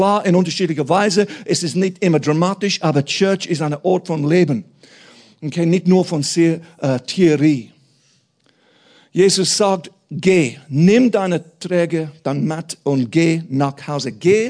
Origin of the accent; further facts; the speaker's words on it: England, United Kingdom; German is a second language; Ich bin in einer kleinen Dörfli aufgewachsen in England. Ich habe beide Eltern gehabt